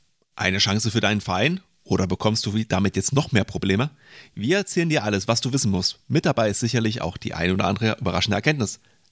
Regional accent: East Germany, Germany; ich bin im Osten der Republik geboren, aufgewachsen

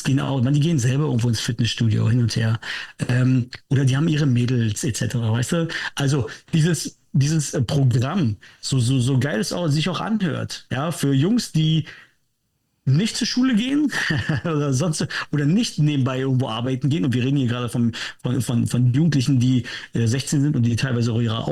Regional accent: Karlsruhe, Baden-Württemberg, Germany; Bin aus Karlsruhe

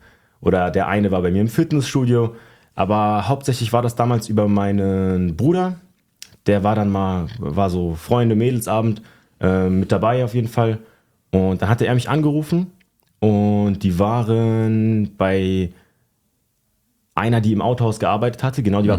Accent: Schlüchtern, Hesse, Germany; Es nennt sich Schlüchtern. Es ist zwischen Fulda und Frankfurt.

